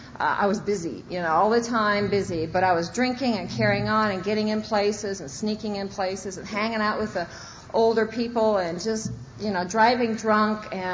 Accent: Iowa, United States; And I grew up in Iowa, which was kind of... Actually, it's kind of like here a little bit. And I was embarrassed about being from Iowa from the moment I knew I was from Iowa, you know.

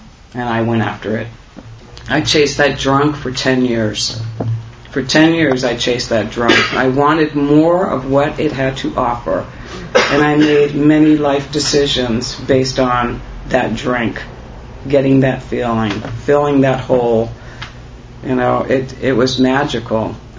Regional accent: Tampa, Florida, United States; also born or lived in Canada; We moved a lot, like I said. We moved back to Florida from Canada, and I finished high school here.

